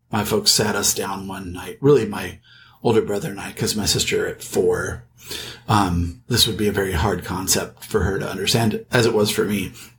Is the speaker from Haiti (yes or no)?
no; Washington, United States; born there; I was born out in the Northwest, just outside of Seattle. My family's from Minnesota, but have moved out there for work.